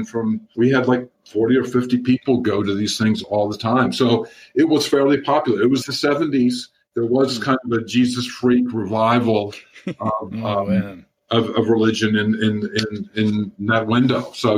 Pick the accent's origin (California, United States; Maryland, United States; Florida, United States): Maryland, United States; But there was in West Virginia, I grew up in Maryland, and we discovered Episcopal Diocese Church Camp, which was called Peterkin.